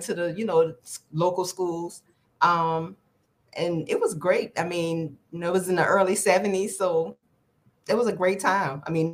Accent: New Orleans, Louisiana, United States; I guess for me, I mean, it was great for me. I grew up in a neighborhood where, you know, it was one of those things where parents looked out for other people's kids.

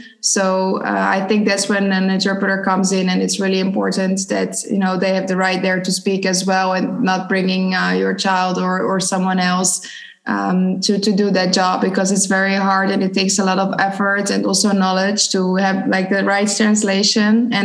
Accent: Croatia; first language Croatian; English is a second language; my native language is Croatian. So I really need to switch and to make differences in my pronunciation.

